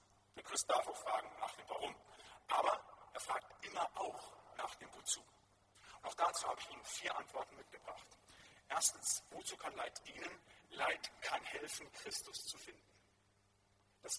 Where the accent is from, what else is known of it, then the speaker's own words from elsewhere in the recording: North Rhine-Westphalia, Germany; Da, wo ich herkomme, aus dem Siegerland